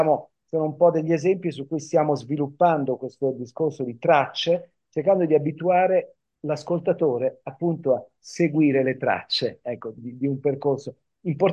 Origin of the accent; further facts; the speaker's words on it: Ferrara, Emilia-Romagna, Italy; se pensi che io sono ferrarese